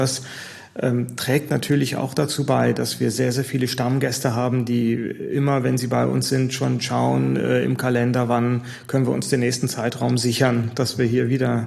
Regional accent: Hesse, Germany; also born or lived in Freiburg; aufgewachsen im Taunus.

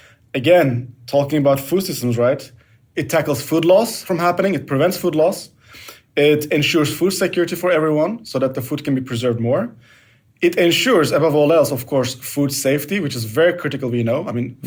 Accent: Turkey; English is a second language; now in Belgium; I mean, I live in Belgium, I'm from Turkey.

